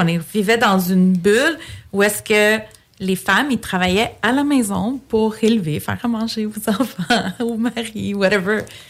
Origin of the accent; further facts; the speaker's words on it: Quebec, Canada; born there; Je suis née au Québec, oui? Mais je suis d'origine grecque. J'ai grandi vraiment dans une famille très, très, très traditionnelle, très grecque, old school.